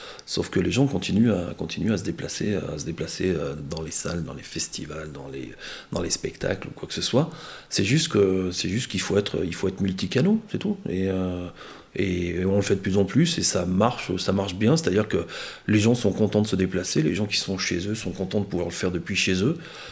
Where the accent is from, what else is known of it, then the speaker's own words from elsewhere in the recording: Feurs, Auvergne-Rhône-Alpes, France; born there; je pense que je vais mourir à Feur, puisque je suis né à Feur et que j'ai fait mon activité à Feur.